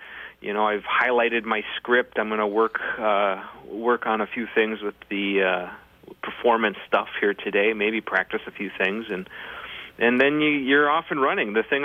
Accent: Balsam Township, Minnesota, United States; Balsam Township.

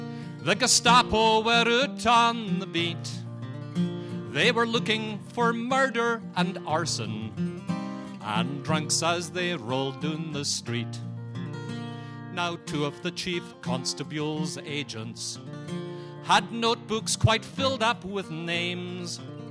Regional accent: Scotland, United Kingdom; also born or lived in Glasgow, United Kingdom; I was a student in Glasgow for a number of years. I'm actually from the Highlands of Scotland.

